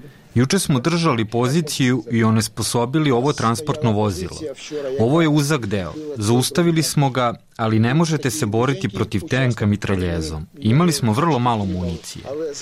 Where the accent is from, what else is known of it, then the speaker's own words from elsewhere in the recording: Bucha, Kyiv Oblast, Ukraine; also born or lived in Russia; Živim tu. Rođen sam u Rusiji. Majka mi je Ruskinja, otac Ukrajinac. Kada sam imao godinu dana, preselio sam se u Buču. Živim na 500 metara odavde.